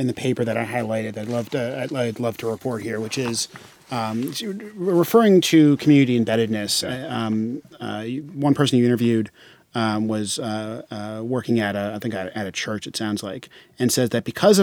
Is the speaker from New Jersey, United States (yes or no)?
yes; New Jersey, United States; I'm from New Jersey, so